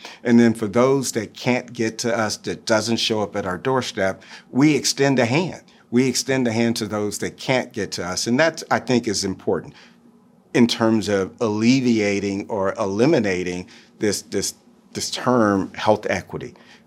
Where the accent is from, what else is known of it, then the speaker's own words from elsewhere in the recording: Texas, United States; You know, I was born and raised in Texas. I, you know, it's a birthright.